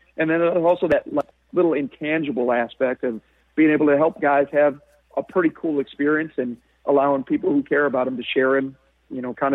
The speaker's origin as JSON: {"language": "English", "region": "Michigan", "country": "United States", "tie": "born or raised there", "said": "I grew up in Michigan."}